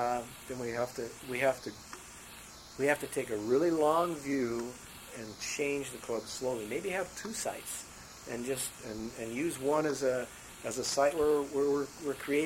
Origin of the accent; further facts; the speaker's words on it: Little Rock, Arkansas, United States; born there; Mean, you know, I was born in Little Rock, Arkansas.